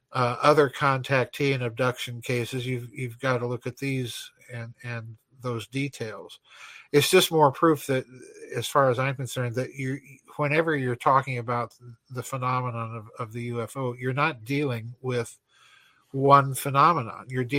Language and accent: English; South Dakota, United States; You know, I grew up in South Dakota, so I know these people.